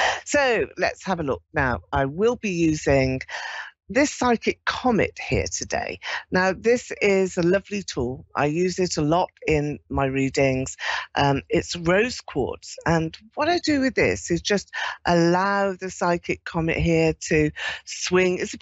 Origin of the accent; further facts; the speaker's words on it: London, United Kingdom; I'm from London in the United Kingdom, and I'm reaching to all of you across the world.